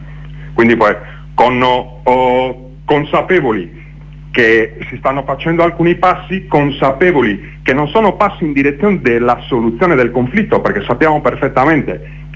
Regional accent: Sardinia, Italy; che si vive magari in Italia o nella mia terra, la Sardegna, che sono diverse.

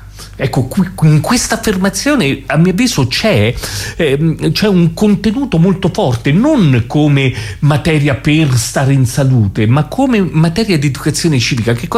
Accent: Abruzzo, Italy; come abruzzese mi sarebbe proibito

